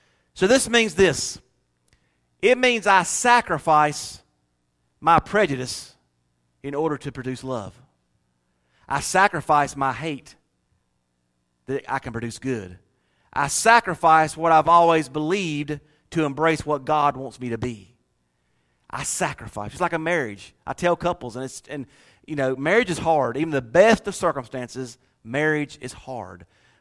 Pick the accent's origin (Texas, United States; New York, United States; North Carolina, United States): North Carolina, United States; I'm from North Carolina, born and raised. On the playground, spent most of my days.